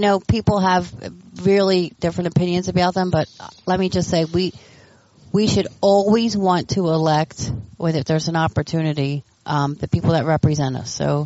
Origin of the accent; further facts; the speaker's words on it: Philadelphia, Pennsylvania, United States; I'm from Rawnhurst in northeast Philly.